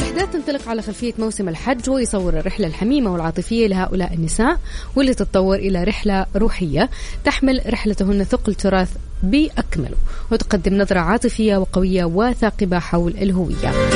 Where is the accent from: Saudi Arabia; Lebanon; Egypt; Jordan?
Saudi Arabia; فشيء جميل وفخر لنا أنه ثقافتنا وكل شيء عندنا في المملكة العربية السعودية ينقل إلى العالم